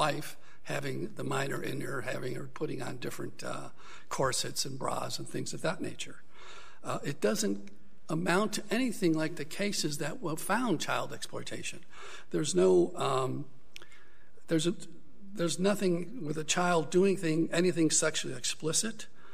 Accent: Fresno, California, United States; I'm an attorney from Fresno, California.

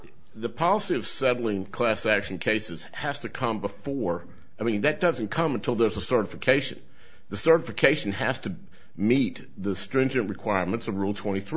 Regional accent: Lynchburg, Virginia, United States; May it please the court … I'm from Lynchburg, Virginia, and I represent Linda Scott and the approximately 16,000 Virginians that she represents.

